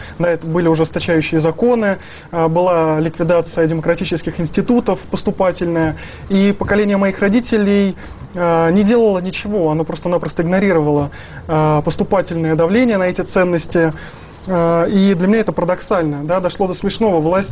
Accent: Russia; born there; поскольку я родился уже в Новой России, я родился в 92-м году.

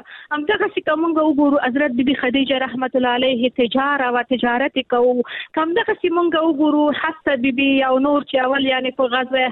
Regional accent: Nangarhar, Afghanistan; زه د ننګرهار یم،

